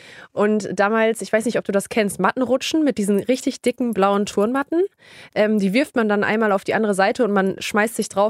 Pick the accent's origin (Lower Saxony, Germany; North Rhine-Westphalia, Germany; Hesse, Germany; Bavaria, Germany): Lower Saxony, Germany; in Niedersachsen, da wo ich herkomme, gibt es nicht wirklich die Möglichkeiten, professioneller zu spielen